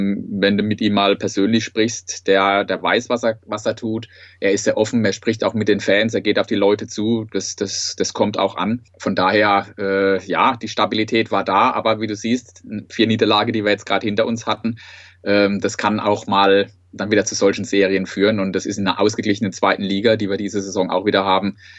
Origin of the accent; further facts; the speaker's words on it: Sandhausen, Baden-Württemberg, Germany; ich bin aus Sandhausen